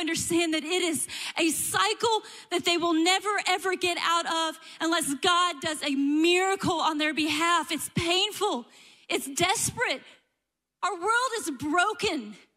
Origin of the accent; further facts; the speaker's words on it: Kentucky, United States; I know, but we're from Kentucky, and so we go big. The bluegrass state, right?